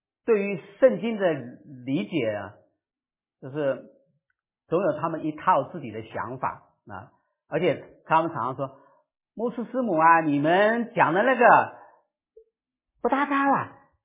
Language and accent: Chinese; Taiwan; 就是说我因为我是从台湾来的哈